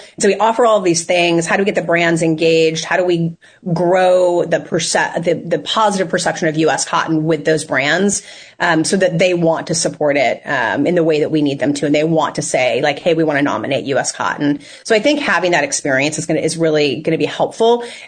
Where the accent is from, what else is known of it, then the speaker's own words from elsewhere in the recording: California, United States; I grew up in California and I didn't know what that meant, right?